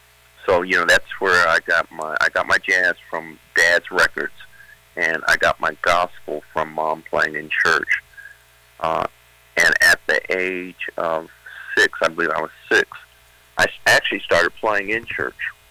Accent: Marion, Ohio, United States; So that's one thing I'm really happy about growing up in Marion, Ohio. It's just, you know, the people were very supportive.

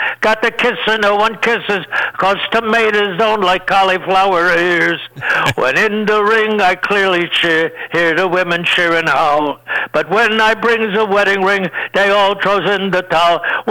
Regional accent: Chicago, Illinois, United States; Barney Ross was from my hometown and my neighborhood in Chicago.

